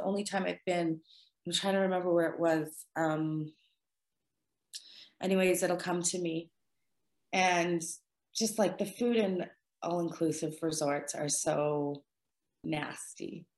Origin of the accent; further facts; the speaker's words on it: Alberta, Canada; And I grew up in Alberta, like couldn't be more landlocked.